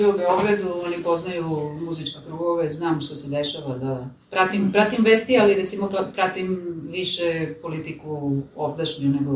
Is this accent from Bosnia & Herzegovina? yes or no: no; Spain; Ja ako imam nešto da ljudi blago osjete da možda nisam Španac, baš kao što kad me vide nikad ne misle da sam Španac, jer ne ličim na Špance. Recimo, ja francuski i engleski imam perfektan naglasak